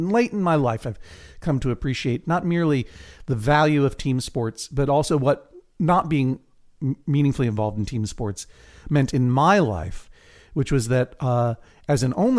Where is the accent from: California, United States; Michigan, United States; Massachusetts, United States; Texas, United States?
Massachusetts, United States; Boston; I'm from Boston. I'm with you.